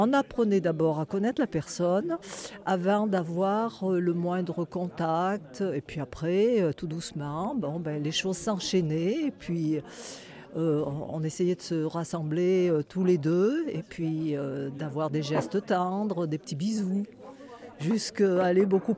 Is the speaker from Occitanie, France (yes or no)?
no; Saint-Marcellin, Auvergne-Rhône-Alpes, France; Je venais pas du tout, je n'habitais pas à Grenoble, je venais du bas du Dauphiné sur la région de Saint-Marcelin.